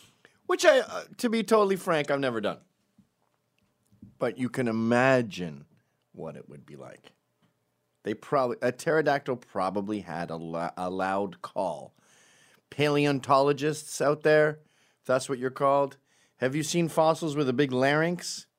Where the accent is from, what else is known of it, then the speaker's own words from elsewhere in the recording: Scotland, United Kingdom; I'm Scottish, dude.